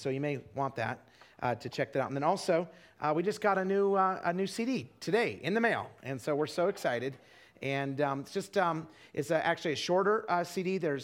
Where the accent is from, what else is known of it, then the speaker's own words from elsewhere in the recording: Idaho, United States; I grew up in Idaho, but then I went to a Bible college up in Wisconsin.